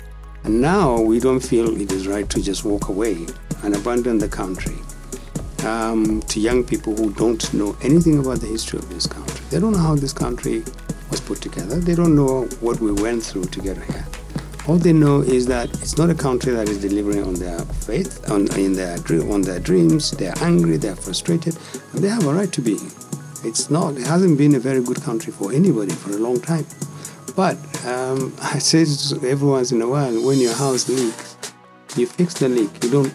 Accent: Northern Nigeria, Nigeria; And we come from the North, so naturally we pay close attention to insecurity, to poverty, to decaying infrastructure, collapsing economy, young people who are not going to school. We pay very close attention. We are Northerners, but we are also Nigerians.

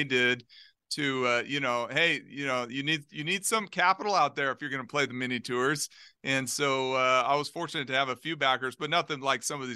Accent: Globe, Arizona, United States; Globe, Arizona, like a little small mining town, 2 hours east of Phoenix.

